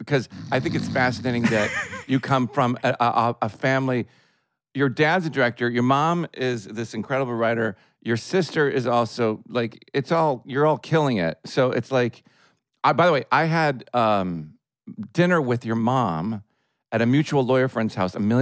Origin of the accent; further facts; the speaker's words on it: Chicago, Illinois, United States; I grew up in Chicago with, you know, looking at Hollywood like this thing that was unachievable.